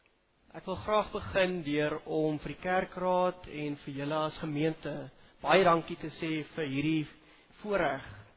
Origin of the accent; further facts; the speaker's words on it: Namibia; also born or lived in Northern Cape, South Africa; Ek kom van Namibia af, my familie bly nog daar, eers Noord-Kaap en toe Namibia toe getrek.